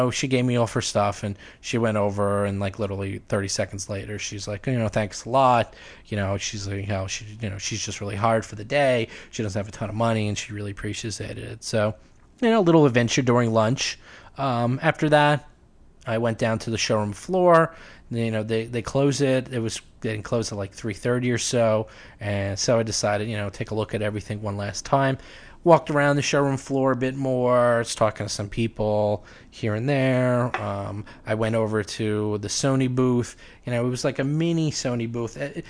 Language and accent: English; New York, United States; You know, being a New Yorker, it's not exactly unheard of for weirdos